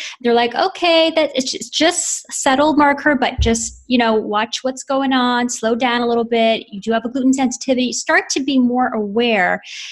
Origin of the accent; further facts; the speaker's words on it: Canada; now in United States; I'm from Canada, where the laws are very different.